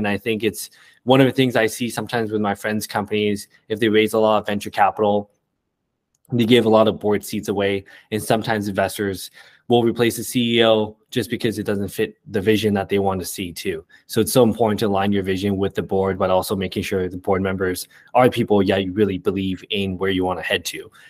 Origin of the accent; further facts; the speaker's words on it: Detroit, Michigan, United States; also born or lived in Taiwan / Windsor; So I was born in Taiwan. And my family moved really early on, like when I was like 3, to Detroit.